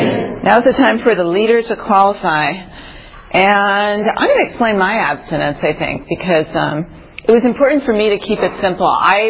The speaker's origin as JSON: {"language": "English", "town": "New York City", "region": "New York", "country": "United States", "tie": "born there", "said": "I was born in New York City."}